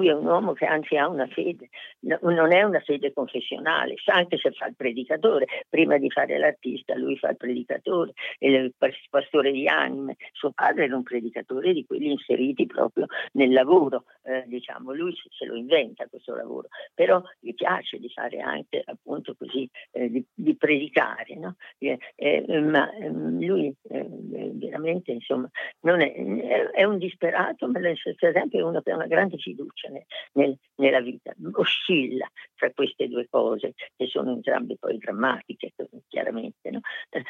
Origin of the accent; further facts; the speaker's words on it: Urbino, Marche, Italy; born there; io sono nata a Urbino, qui è la città di Raffaello, come si sa, proprio davanti al Palazzo Ducale. Da bambina giocavo attorno al monumento di Raffaello